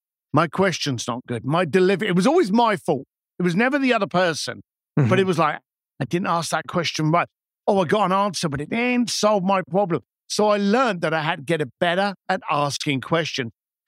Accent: East London, London, United Kingdom; So I came from East London. I came from a bricklaying firm.

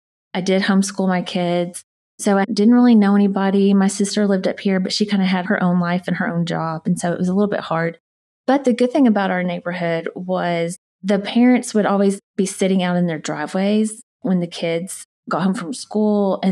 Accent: Arkansas, United States; other towns in Arkansas. We moved to Little Rock and then Hot Springs, but then we ended back up in my hometown.

